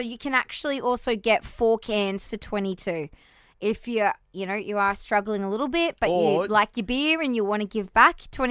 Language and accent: English; United States; I'm American.